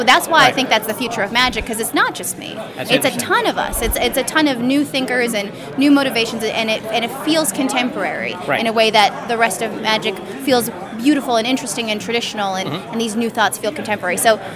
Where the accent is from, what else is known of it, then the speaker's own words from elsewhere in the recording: Canada; I'm Canadian, so I don't know a lot of the names of places